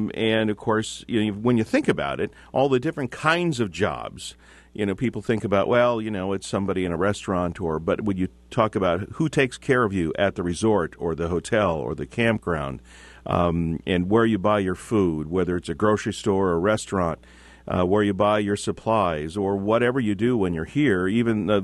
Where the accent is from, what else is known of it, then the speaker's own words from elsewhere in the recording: Hayward, Wisconsin, United States; But I grew up in Hayward in the early 60s.